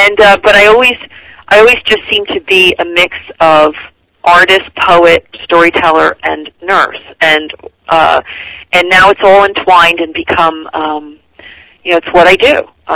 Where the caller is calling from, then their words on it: Northeast, United States; We're calling from the Northeast. We're in the Northeast, so it's fun.